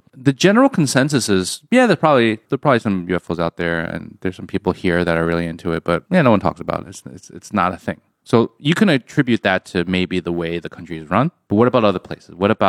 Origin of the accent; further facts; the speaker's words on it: United States; Growing up in America, we grew up around UFO talk, correct?